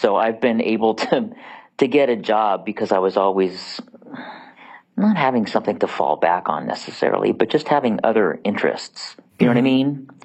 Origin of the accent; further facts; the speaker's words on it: Hayward, California, United States; I'm originally from Hayward, which is across the bay by Oakland, but lived in San Francisco when I was doing Les Mis for a year and a half.